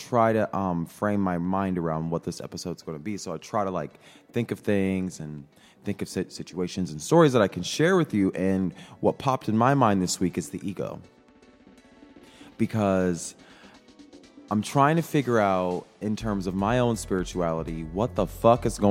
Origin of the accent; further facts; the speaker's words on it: Midwest, United States; I'm a Midwesterner, you know, very normal. My proximity to whiteness is pretty close, because I grew up in just a more conservative rural part of the Midwest, and this is how I am.